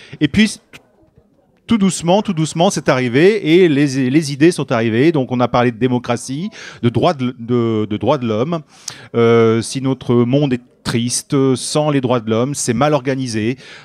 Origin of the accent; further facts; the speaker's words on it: Évreux, Normandy, France; quand on va à Paris, ben, c'est, si on dit qu'on vient d'Evreux, ça peut être c'est perçu comme un quartier sensible.